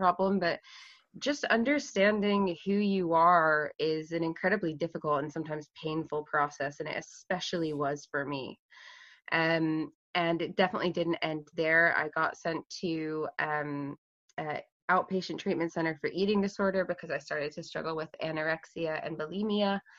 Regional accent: Texas, United States; also born or lived in Scotland; So I grew up, I was born in Scotland, but I grew up in Texas, where my mom and her family are.

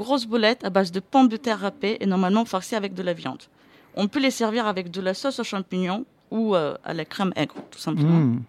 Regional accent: Lithuania; on le trouve que chez nous en Lituanie

